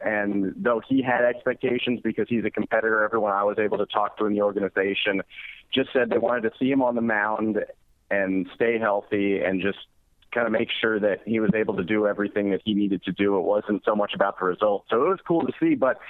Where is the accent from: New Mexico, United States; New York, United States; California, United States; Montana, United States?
California, United States; Los Angeles; I'm actually from Los Angeles